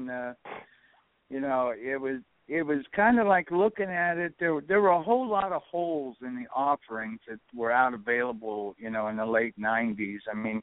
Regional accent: Ohio, United States; I'm an Irishman from Ohio

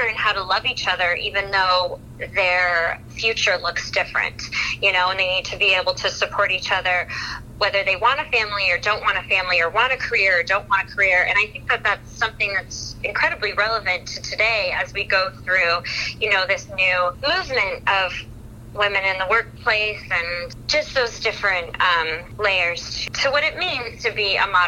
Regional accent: Massachusetts, United States; and I grew up in Massachusetts near where the March sisters grew up, so the story has always been important to me.

